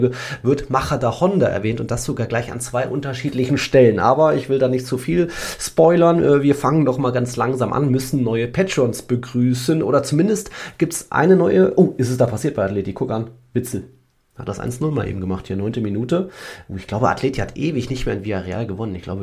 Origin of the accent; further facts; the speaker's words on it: Hesse, Germany; Ich war in meiner Heimat in Nordhessen, hab sogar hier in Baunatal Fußball geschaut.